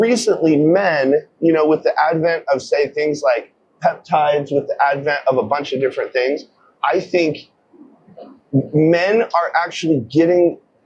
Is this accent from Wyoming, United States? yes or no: yes; Wyoming, United States; But I grew up in Wyoming, so I love woodland camo.